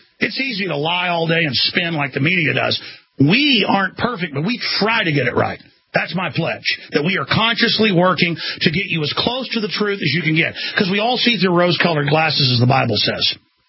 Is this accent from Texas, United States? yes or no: yes; Texas, United States; is the opposite of how I was raised and who I am as a Texan.